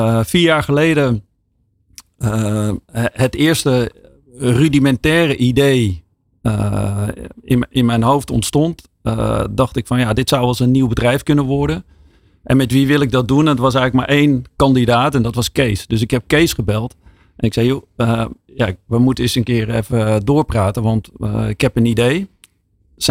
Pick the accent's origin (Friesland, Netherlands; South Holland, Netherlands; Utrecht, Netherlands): South Holland, Netherlands; Rotterdam; wij komen uit Rotterdam